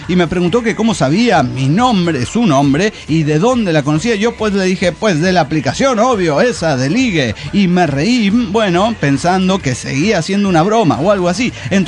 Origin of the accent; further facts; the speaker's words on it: Mexico City, Mexico; Vengo de Tepito, en la Ciudad de México